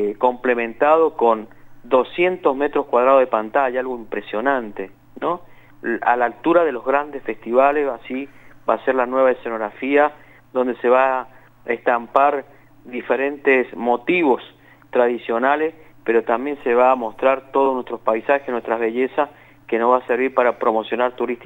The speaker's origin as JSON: {"language": "Spanish", "country": "Argentina", "said": "como argentinos"}